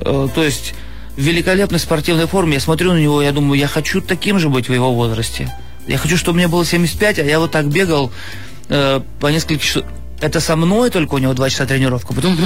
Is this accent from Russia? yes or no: yes; Sakhalin Oblast, Russia; born there; поскольку я родился на Сахалине, на океанском воздухе